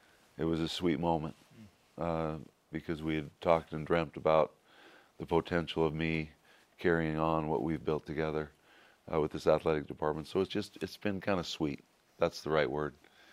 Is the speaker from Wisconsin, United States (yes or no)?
no; Provo, Utah, United States; And, the thought of a kid growing up in East Provo. I used to look over this incredible campus.